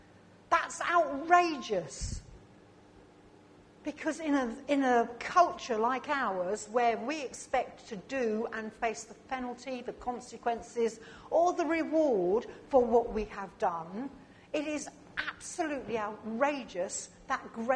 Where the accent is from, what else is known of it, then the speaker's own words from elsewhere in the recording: United Kingdom; We're British and we can teach the rest of the world how to queue.